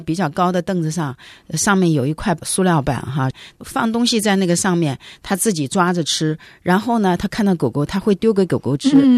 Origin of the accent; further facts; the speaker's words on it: China; 那么我们中国人父母里面他想的就是说，你玩就是不正经的